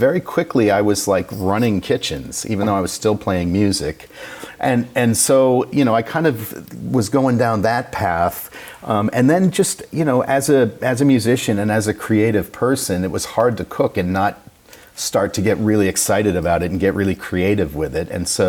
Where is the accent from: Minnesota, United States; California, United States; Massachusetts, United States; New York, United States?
Massachusetts, United States; Boston; I grew up in the Boston area. I played guitar. I went to Berklee School of Music in Boston.